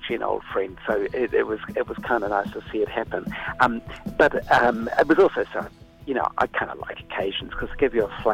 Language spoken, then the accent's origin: English; South Island, New Zealand; I come from the South Island, and I always reckon that the South Island is miles behind the North in terms of awareness of Taha Māori.